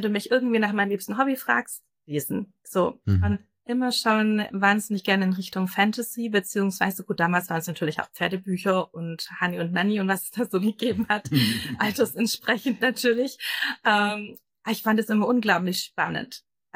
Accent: Ellwangen, Baden-Württemberg, Germany; accent: Swabian; Mehr Schwäbisch kann ich auch tatsächlich nicht, weil meine Eltern mir Hochdeutsch gesprochen hatten. Genau, und da bin ich in Ellwangen aufgewachsen, eine schöne Kleinstadt mitten im Schwabenländle.

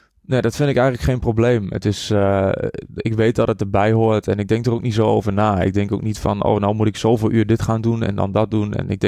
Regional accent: Borculo, Gelderland, Netherlands; Ik kom uit Borculo. Daar ben ik opgegroeid. Daarna ben ik conservatorium gaan doen in Enschede, popacademie.

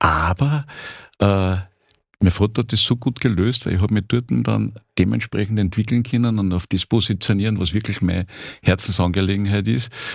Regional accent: Austria

